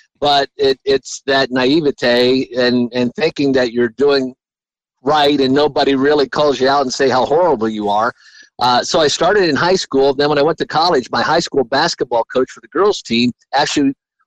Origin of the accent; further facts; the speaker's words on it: Delphus, Ohio, United States; growing up in Northwest Ohio, I grew up in a little town called Delphus, and Lima Land was the big track back then.